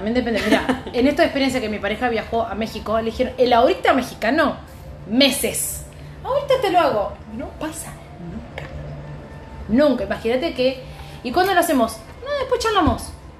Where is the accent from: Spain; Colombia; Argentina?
Argentina; Como es, Argentina es mi tierra